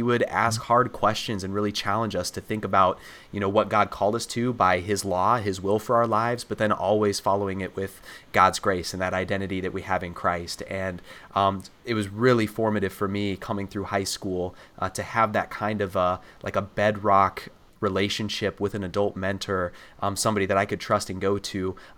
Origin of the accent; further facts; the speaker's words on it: Illinois, United States; I went to Lutheran grade schools, and then we only had a public high school in my town where I grew up in Illinois.